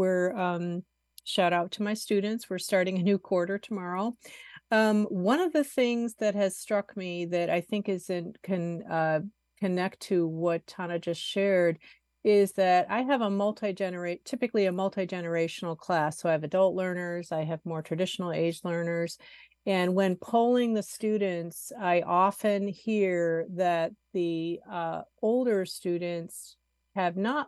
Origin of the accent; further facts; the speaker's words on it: United States; growing up in the United States, going through the school systems here